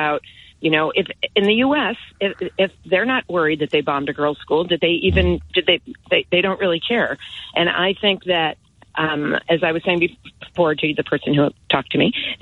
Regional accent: United States; now in Amersham, United Kingdom; Well, I'm an American, and I love your show.

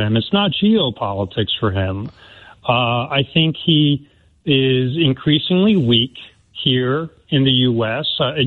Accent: New York, United States; You know, I'm from New York originally, from his backyard essentially

